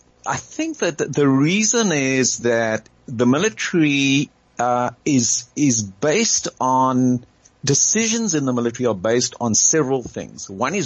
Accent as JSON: {"language": "English", "town": "Hermanus", "region": "Western Cape", "country": "South Africa", "said": "And my friends used to laugh at me at Herzliya School because they would say, you're from Hermanus. That means that you're a Sabra."}